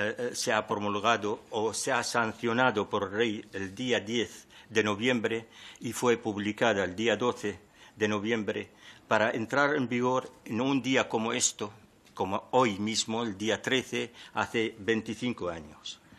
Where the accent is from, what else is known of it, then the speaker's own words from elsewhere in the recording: Spain; como musulmanes españoles conviviendo y trabajando hombro con nuestros conciudadanos, compañeros y hermanos de otras confesiones o convicciones, construyendo juntos un país fuerte, unido y próspero